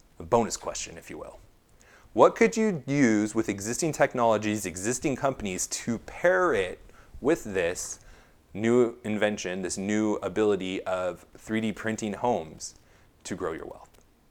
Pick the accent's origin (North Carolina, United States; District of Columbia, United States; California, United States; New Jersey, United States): California, United States; now in Hawaii, United States; I'm coming from California and live in Hawaii.